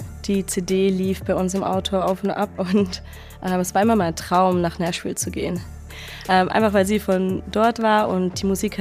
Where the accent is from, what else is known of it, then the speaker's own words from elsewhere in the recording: Vorarlberg, Austria; also born or lived in Basel; now in Zurich, Switzerland; gefällt es mir dort eigentlich auch sehr gut und habe mir da mittlerweile auch mein Leben aufgebaut. Aber ich kann es mir auch wieder vorstellen, nach Vorarlberg zurückzuziehen.